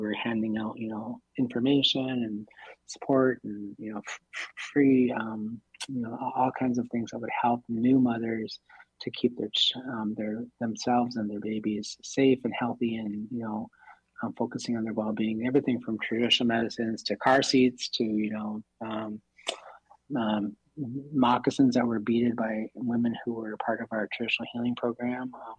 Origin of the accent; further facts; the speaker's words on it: Minneapolis, Minnesota, United States; I was raised right here in the South Minneapolis in the cultural corridor growing up. I was born and raised right here.